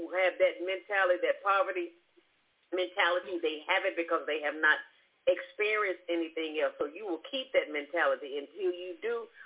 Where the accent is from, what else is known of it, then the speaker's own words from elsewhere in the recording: Illinois, United States; We're from Illinois.